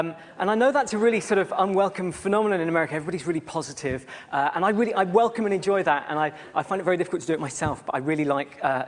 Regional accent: England, United Kingdom; I've brought my socially awkward demeanour, and I'm English

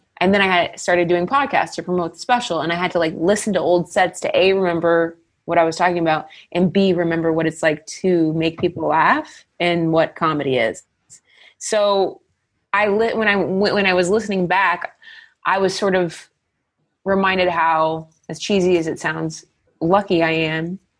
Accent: Ohio, United States; I mean, you know, I'm from Ohio too, but I hear you.

